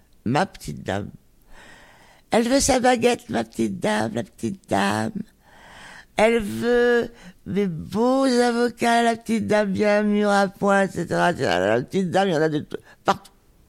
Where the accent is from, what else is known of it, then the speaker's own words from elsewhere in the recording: Montélimar, Auvergne-Rhône-Alpes, France; J'ai grandi à Montélimar.